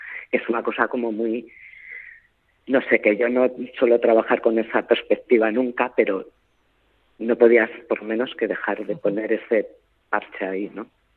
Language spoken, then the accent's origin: Spanish; Spain; soy española y no tengo muchos problemas de comunicación, pero enseguida notan que no eres de allí, ¿no?